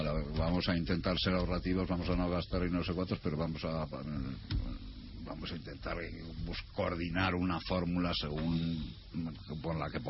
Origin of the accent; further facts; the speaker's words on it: Asturias, Spain; Yo soy asturiano y me voy a Asturias